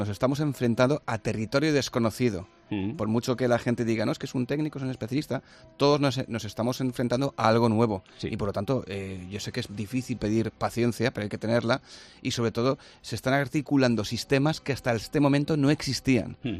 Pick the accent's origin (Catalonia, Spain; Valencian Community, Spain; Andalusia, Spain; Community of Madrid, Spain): Valencian Community, Spain; Aquí todos los cuatro somos valencianos